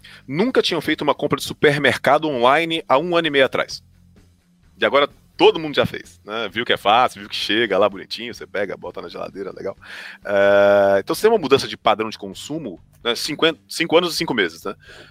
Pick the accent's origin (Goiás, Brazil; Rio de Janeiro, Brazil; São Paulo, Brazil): Goiás, Brazil; Eu brinco que eu sou do Goiás, né?